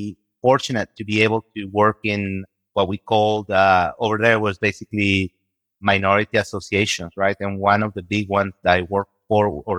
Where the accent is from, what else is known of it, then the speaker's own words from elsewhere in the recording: Guatemala; now in United States; Yeah, so I'm originally from Guatemala in Central America. And when I moved to the US